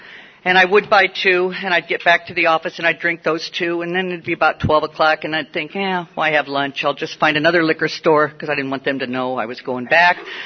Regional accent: Midwest, United States; I grew up in the Midwest. I did not grow up in a family where alcohol was involved. I had a nice Catholic upbringing.

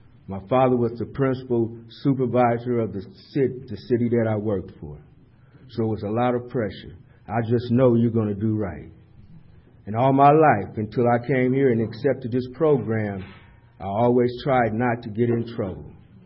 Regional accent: San Diego, California, United States; You know, I grew up in Southeast San Diego.

